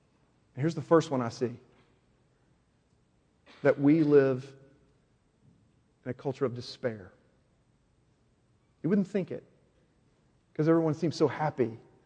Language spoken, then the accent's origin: English; Little Rock, Arkansas, United States; I remember hearing a story growing up in Little Rock about this doctor that everybody knew in church